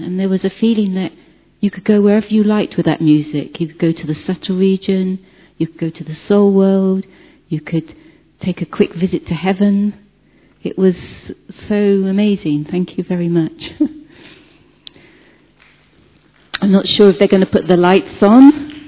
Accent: London, United Kingdom; I'm from London.

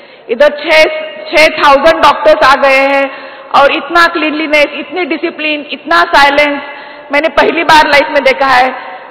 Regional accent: Kolhapur, Maharashtra, India; और मैं कोल्हापुर से महाराष्ट्र से हूँ। मैं पेडियाट्रिशियन हूँ।

